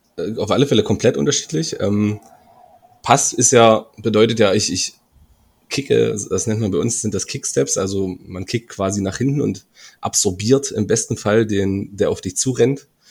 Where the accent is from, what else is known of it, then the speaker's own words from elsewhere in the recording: Senftenberg, Brandenburg, Germany; now in Dresden, Germany; weil ich damals noch nicht in Dresden gewohnt habe, sondern ich komme ja aus Senftenberg, beziehungsweise aus einem kleinen Dorf in der Nähe von Senftenberg.